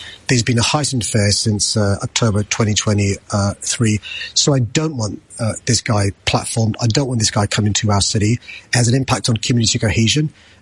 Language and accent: English; London, United Kingdom; growing up in South London